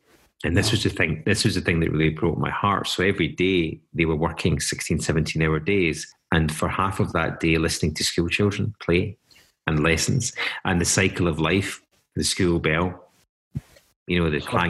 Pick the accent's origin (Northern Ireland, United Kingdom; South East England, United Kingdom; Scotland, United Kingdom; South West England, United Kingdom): Scotland, United Kingdom; Paisley; growing up in Paisley was my family was split down the middle, half Catholic, half Protestant, which is quite a controversial mix. So I grew up in a very working class family.